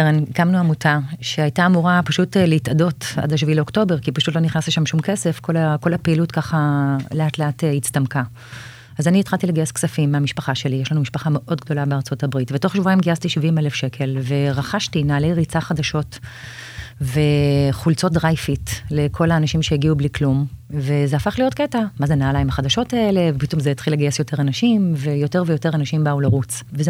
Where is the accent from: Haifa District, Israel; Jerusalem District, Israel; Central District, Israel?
Jerusalem District, Israel; Jerusalem; אני מרגישה שאני איזשהו רליק היסטורי בירושלים, כי אני נולדתי ונשארתי בירושלים.